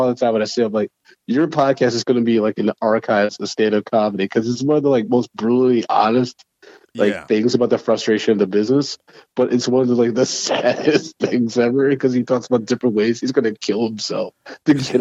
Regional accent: Ann Arbor, Michigan, United States; talking about my life, my recent marriage, Harry Potter, growing up in Ann Arbor.

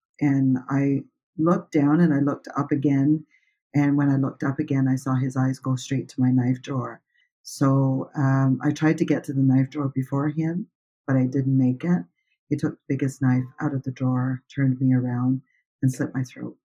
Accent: Baie-Sainte-Anne, New Brunswick, Canada; I'm from Bay St. Anne, New Brunswick.

